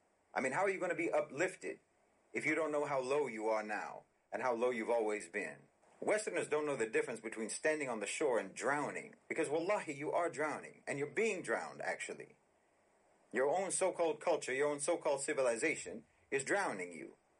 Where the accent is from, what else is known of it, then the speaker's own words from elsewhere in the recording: United States; I mean, I'm American.